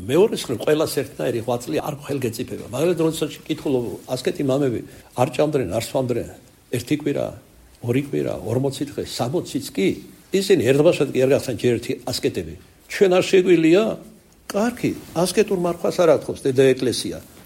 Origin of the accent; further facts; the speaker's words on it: Kartli, Georgia; საქართველოდან ვარ ქართლელი ვარ